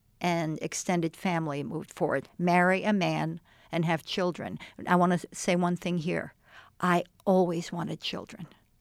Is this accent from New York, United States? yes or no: yes; Huntington, New York, United States; I grew up on Long Island, mm-hmm. Huntington, Long Island.